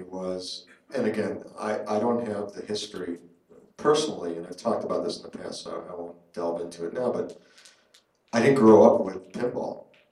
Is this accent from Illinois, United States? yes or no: yes; Chicago, Illinois, United States; I mean, I grew up in Chicago, I didn't know these companies were there.